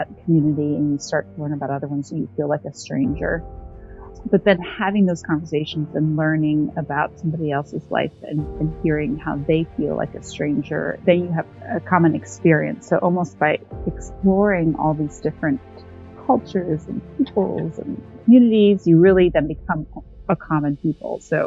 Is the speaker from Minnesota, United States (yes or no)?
yes; Minnesota, United States; also born or lived in Netherlands; I was born in the Netherlands. Although it's not a tiny island, it is a tiny country. And my parents were driven by the dream of American land and moved to Minnesota when I was just 3 years old.